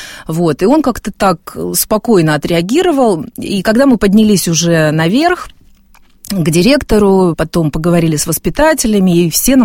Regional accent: North Ossetia–Alania, Russia; я росла в Северной Осетии, у нас это все было рядом

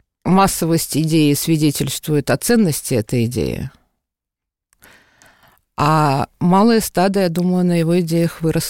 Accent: Russia; now in United States; Мы эмигрировали, моя семья, значит, мои родители, я и моя сестра эмигрировали из России в 72-м. И в 72-м же приехали в Америку, в Нью-Йорк.

